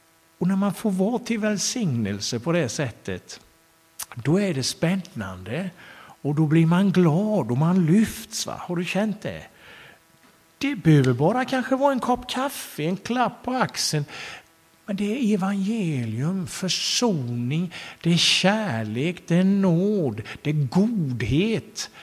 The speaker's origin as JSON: {"language": "Swedish", "town": "Jönköping", "region": "Jönköping County", "country": "Sweden", "tie": "born or raised there", "said": "Torpahemmet i Jönköping. Där jag är uppvuxen där i den stan."}